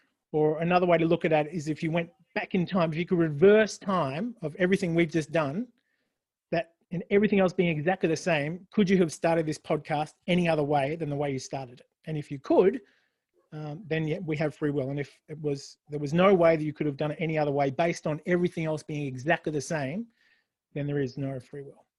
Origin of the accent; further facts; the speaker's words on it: Melbourne, Victoria, Australia; also born or lived in Brisbane; Yeah, so I grew up in Melbourne all my life and then went to Brisbane for 10 years and then came back again.